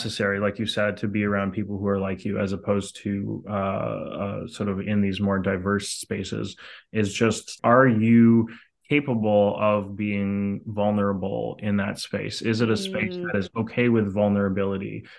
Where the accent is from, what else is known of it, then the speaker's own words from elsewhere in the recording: Montreal, Quebec, Canada; I grew up in Canada in Montreal, which is a very artsy city.